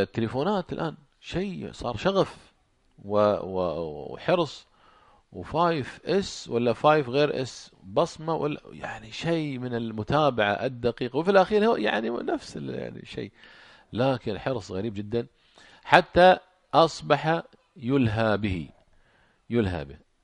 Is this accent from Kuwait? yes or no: yes; Kuwait; عندنا في الكويت أحد الشباب كان مغرم بسيارة